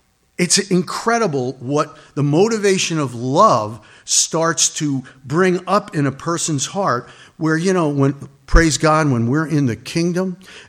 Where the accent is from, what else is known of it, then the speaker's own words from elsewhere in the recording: United States; you know, as an American, look, we have it made, brothers and sisters, right?